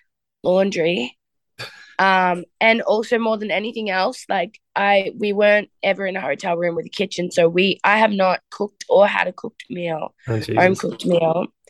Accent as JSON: {"language": "English", "town": "Melbourne", "region": "Victoria", "country": "Australia", "said": "I'm from Melbourne, but I'll fly home today."}